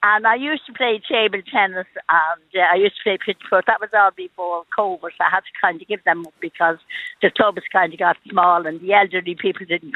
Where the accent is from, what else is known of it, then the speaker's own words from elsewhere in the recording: Dublin, Leinster, Ireland; I'm from Dublin.